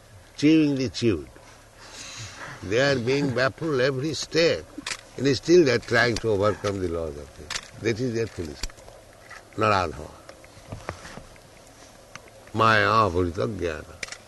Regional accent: India; English is a second language; Just like I am Indian, if I want to come to France, I must take visa, I must have passport

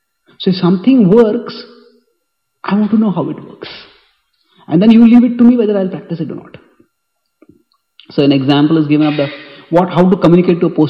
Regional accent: Pune, Maharashtra, India; moved away; But what I have observed is that from coming from India, and that true from temples which are quite, I was from Pune, which is much more conservative than Chaupati also.

